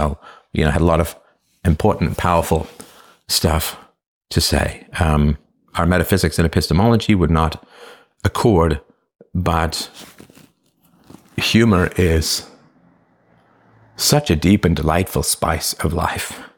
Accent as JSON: {"language": "English", "region": "England", "country": "United Kingdom", "tie": "born or raised there", "said": "when I was a kid growing up in England"}